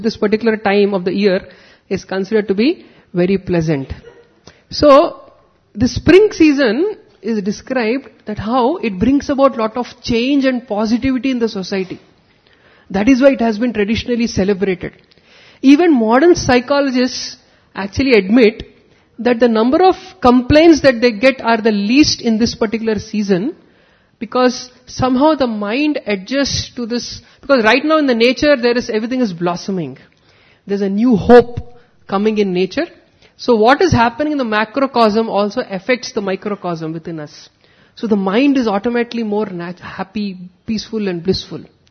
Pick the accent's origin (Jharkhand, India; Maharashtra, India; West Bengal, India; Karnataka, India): Maharashtra, India; I come from Govardhaniko village. Some of you might be knowing it as Vada Farm.